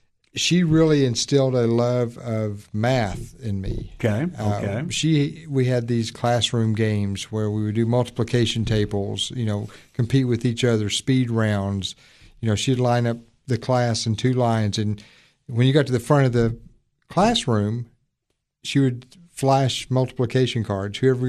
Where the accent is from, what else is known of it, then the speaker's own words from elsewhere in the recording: Harriman, Tennessee, United States; Cookeville because it's very similar to Harriman. You know, topography, geography, it's very similar. And so I grew up in Harriman.